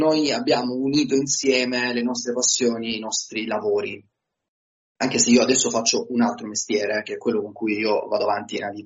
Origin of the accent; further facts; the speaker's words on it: Apulia, Italy; che racconta la mia terra di origine, che è il Salento.